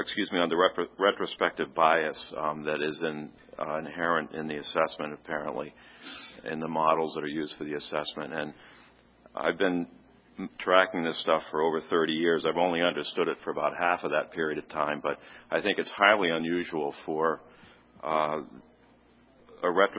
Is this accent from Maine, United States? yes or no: yes; Portland, Maine, United States; from Portland, Maine.